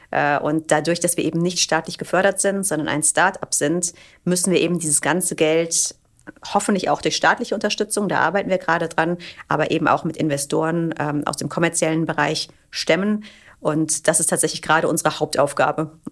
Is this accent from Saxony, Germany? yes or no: no; Cologne, North Rhine-Westphalia, Germany; ich komme aus Köln